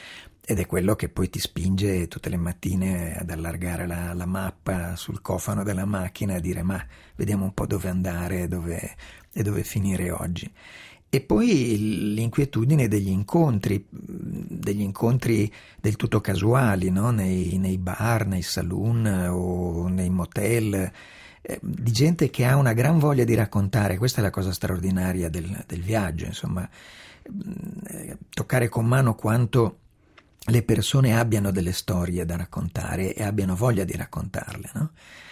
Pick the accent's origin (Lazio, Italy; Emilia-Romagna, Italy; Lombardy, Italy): Lombardy, Italy; Milan; Io sono milanese, nella pianura padana dove ci sono dei bellissimi tramonti